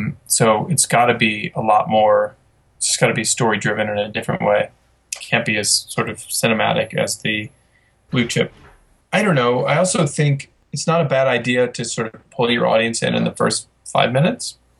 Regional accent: Midwest, United States; okay, I'm from the Midwest, I'll pick on some place, Herman, Missouri.

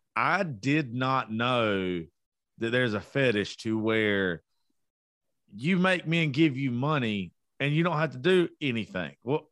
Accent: Georgia, United States; I am from South Georgia.

